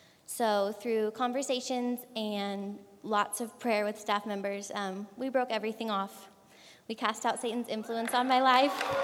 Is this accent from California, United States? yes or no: yes; California, United States; Hi, everybody. … I'm from California.